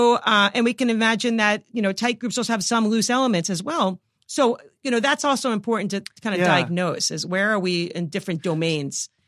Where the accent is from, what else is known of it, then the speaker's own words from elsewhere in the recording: New York, United States; And, you know, I'm a New Yorker. I'm flipping people off all the time.